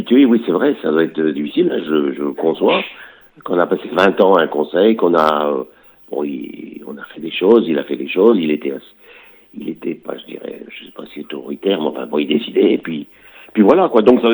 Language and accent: French; Trélévern, Brittany, France; je trouve ça dommage d'être arrivé à Trélévernes, mon pays natal